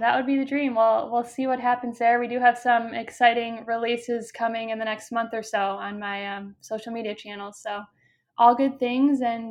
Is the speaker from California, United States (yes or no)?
no; Minnesota, United States; also born or lived in Omaha; now in Chicago, United States; Yeah, so I grew up in Minnesota. Like you said, I actually went to college in Omaha, and now I am in Chicago.